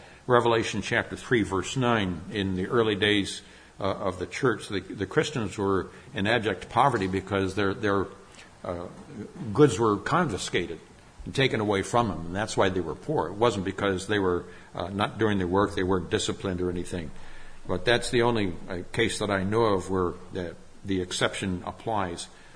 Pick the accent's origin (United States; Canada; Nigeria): Nigeria; I grew up in Nigeria, West Africa, and our mission that my parents were with also spread over to Ethiopia.